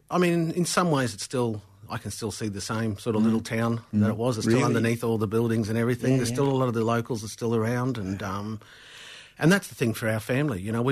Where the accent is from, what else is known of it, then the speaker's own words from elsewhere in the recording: Southport, Australia; Born in Southport and grew up in Southport.